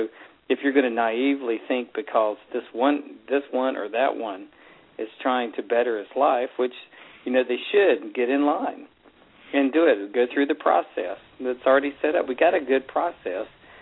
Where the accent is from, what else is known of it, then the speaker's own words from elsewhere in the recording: the South, United States; And they said, well, where are you from? I said, I'm from the South. Well, you're east of the Mississippi.